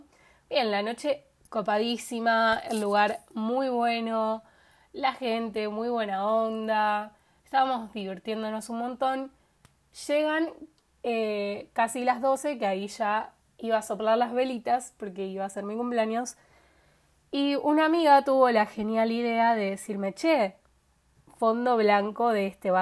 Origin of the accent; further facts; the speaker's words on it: Rosario, Santa Fe, Argentina; para los que no saben, yo soy de Rosario.